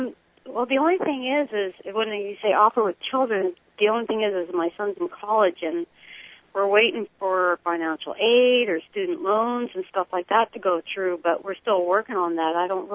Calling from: Arizona, United States

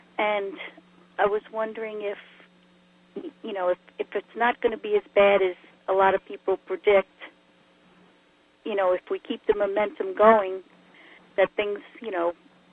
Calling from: New York, United States; New York.

